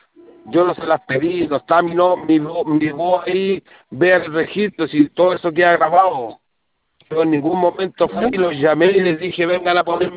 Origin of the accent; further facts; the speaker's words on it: Estación Central, Santiago Metropolitan Region, Chile; yo soy de Estación Central